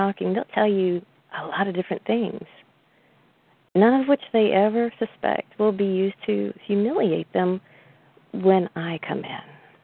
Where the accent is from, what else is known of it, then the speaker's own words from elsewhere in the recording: the South, United States; I was raised in the South, so I'm kind of used to it